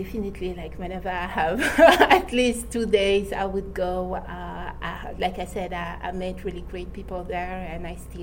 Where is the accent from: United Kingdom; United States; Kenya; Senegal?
Senegal; I am from Senegal.